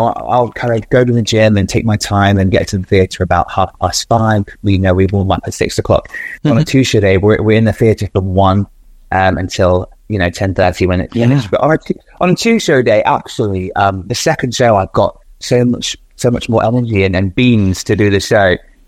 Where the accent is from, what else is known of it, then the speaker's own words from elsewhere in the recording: South East England, United Kingdom; Well, I'm from Kent